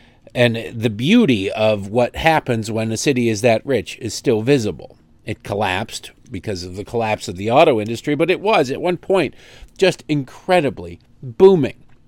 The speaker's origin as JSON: {"language": "English", "town": "Detroit", "region": "Michigan", "country": "United States", "tie": "born or raised there", "said": "Like I said, I grew up in Detroit."}